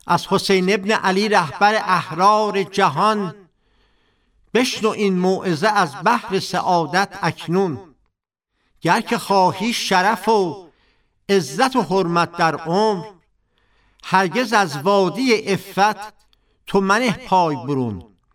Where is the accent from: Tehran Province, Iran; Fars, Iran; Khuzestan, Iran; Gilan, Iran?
Tehran Province, Iran; Tehran; born there; متولد 1328 در محله بهارستان تهران به دنیا آمدم،